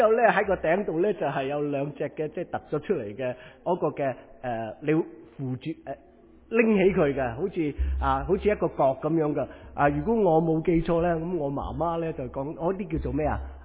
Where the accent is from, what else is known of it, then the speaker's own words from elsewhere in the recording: China; 他就用瓦器，即是我们中国人